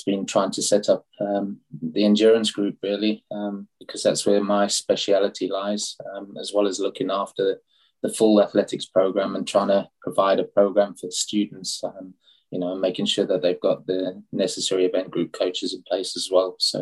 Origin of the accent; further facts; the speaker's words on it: South Africa; now in Leeds, United Kingdom; I grew up in South Africa. So my parents immigrated from the UK when I was very young. I did a fair bit of running in South Africa.